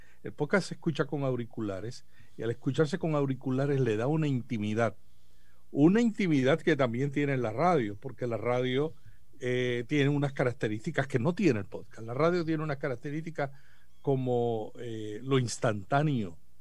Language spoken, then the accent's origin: Spanish; Puerto Rico; comencé de locutor en radio en Puerto Rico, soy puertorriqueño